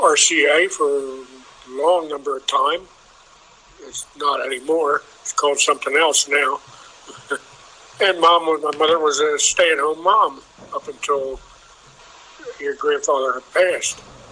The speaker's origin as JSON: {"language": "English", "town": "Medford", "region": "New Jersey", "country": "United States", "tie": "born or raised there", "also_born_or_lived": "Upper Darby, Pennsylvania / Marlton", "said": "I was born in Upper Darby, Pennsylvania, which is outside of Philadelphia. Mm-hmm. And I can't remember much there because I was too small. But I grew up in the town of Medford."}